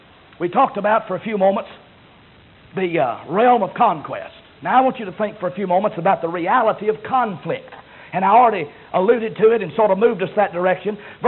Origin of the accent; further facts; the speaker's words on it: Jasper, Texas, United States; Now, I didn't tell anybody I was from Jasper when we started this meeting because I know Jasper and Silsby have been longtime rivals on the football field.